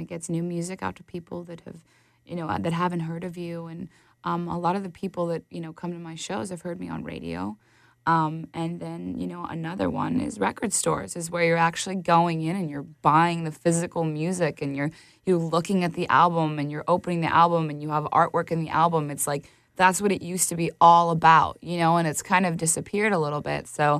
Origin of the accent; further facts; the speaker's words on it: Oregon, United States; now in Los Angeles, United States; I came from Oregon. I moved to L.A. I felt very out of place.